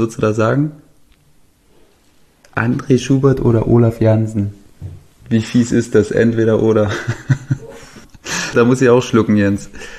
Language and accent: German; Brandenburg, Germany; Niederlausitz, meine Heimat.